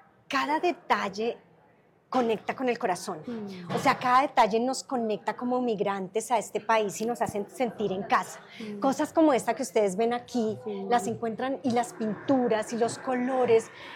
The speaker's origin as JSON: {"language": "Spanish", "country": "Colombia", "said": "como buena colombiana, tomarme un cafecito."}